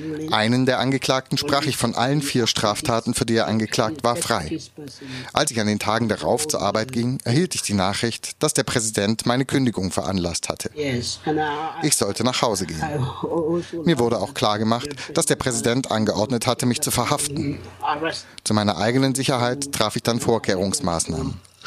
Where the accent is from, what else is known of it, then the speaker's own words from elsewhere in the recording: Gambia; Ich bin in Gambia geboren und dort aufgewachsen.